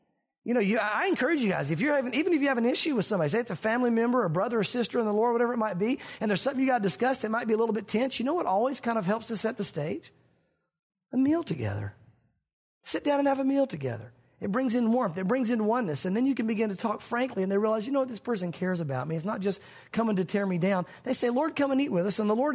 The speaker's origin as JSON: {"language": "English", "region": "the South", "country": "United States", "tie": "born or raised there", "said": "Now, growing up in the South, we hear that a lot."}